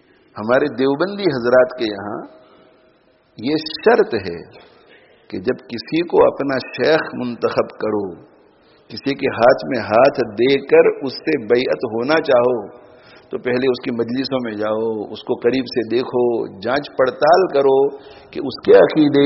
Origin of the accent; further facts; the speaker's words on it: Pakistan; born there; اللہ نے مجھے پاکستان میں پیدا کیا اور میں پاکستانی نسل سے ہوں.